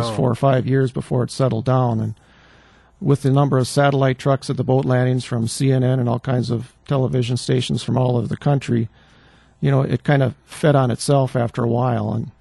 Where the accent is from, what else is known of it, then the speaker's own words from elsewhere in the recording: Wisconsin, United States; I grew up in Sheboygan County and never thought much happened there.